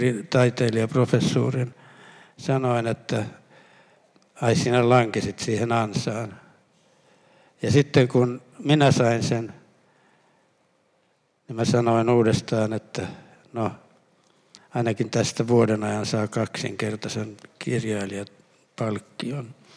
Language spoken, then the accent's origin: Finnish; Lahti, Päijät-Häme, Finland; Mä olen kotoisin Lahden kaupungista ja siellä kirjallinen kulttuuri on hyvin vähäinen.